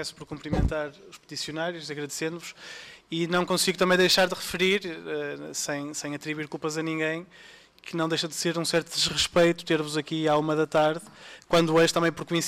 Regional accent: Douro, Portugal; Eu não sou do Douro, sou das fronteiras do Douro, sou de uma terra de produção vínica, mas um vinho diferente.

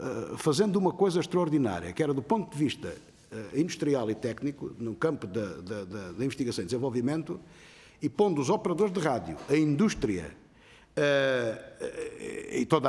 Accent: Alentejo, Portugal; Eu sou alentejano, não há proximidade entre Évora, Beja e Porto Alegre.

